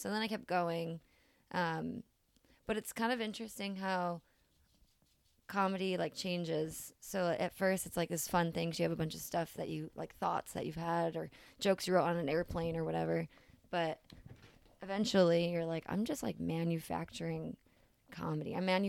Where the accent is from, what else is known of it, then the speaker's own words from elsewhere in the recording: Rochester, New York, United States; I was western New York, so I grew up in Rochester.